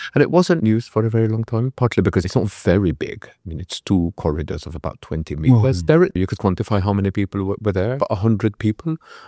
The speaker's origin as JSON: {"language": "English", "country": "Malta", "first_language": "mt", "second_language": "English", "said": "Even though it's my native language, I had never written in Maltese."}